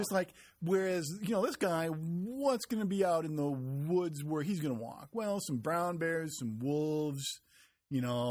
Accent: Montana, United States; I was from Montana and I didn't know how to ride a horse, because those guys can ride.

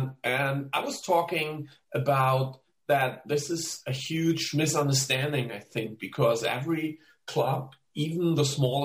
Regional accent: Germany; now in Switzerland; from Germany, like Daniel, but now living and working in Switzerland.

